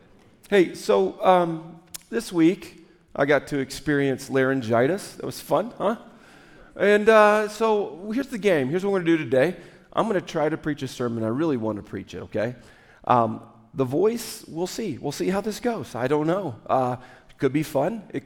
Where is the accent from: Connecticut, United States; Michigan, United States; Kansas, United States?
Kansas, United States; I grew up a lot in Kansas. So we grew up, one, in Kansas, you learn, wheat fields everywhere.